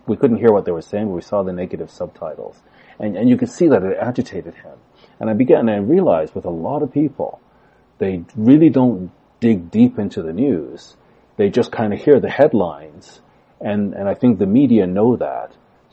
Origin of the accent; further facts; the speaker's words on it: Canada; look, I'm Canadian